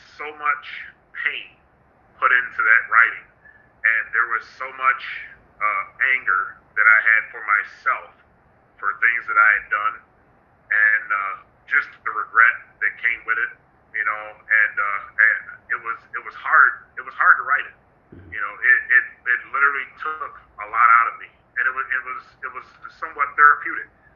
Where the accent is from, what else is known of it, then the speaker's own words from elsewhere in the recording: Washington, District of Columbia, United States; now in Olean, United States; growing up in Washington D.C., you're talking about a 90% plus African American, you know. So then when I came up here